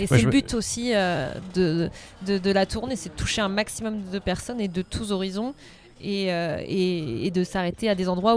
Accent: Blois, Centre-Val de Loire, France; Donc je suis journaliste indépendante, je suis originaire de Blois. Maintenant je travaille du côté de La Rochelle

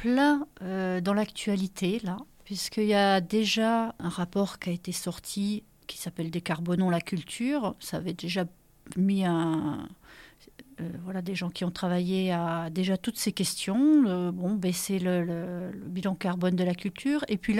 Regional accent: Bourgogne-Franche-Comté, France; moved away; also born or lived in Paris; j'ai vécu 18 ans à Paris, quand j'ai débarqué, je viens de Franche-Comté, où j'ai fait mes conservatoires de Besançon. Et en arrivant dans le Loir-et-Cher, pour se rapprocher de ma belle famille, on s'est retrouvés dans la campagne.

